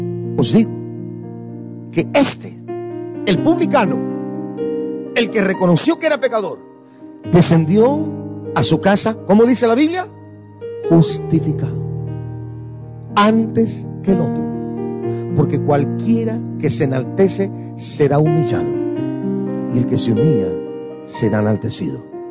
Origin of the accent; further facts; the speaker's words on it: Guastatoya, El Progreso, Guatemala; decir que yo soy de Guatemala, que soy nacido en Guastatoya